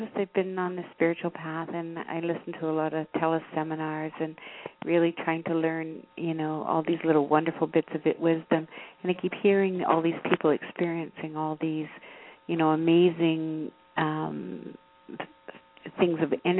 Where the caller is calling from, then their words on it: Canada; That's Canada.